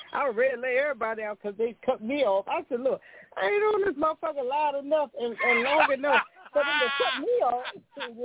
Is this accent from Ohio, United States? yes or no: no; Baltimore, Maryland, United States; Because I'm in the Carolinas, but I'm from Baltimore. But I live in the Carolinas.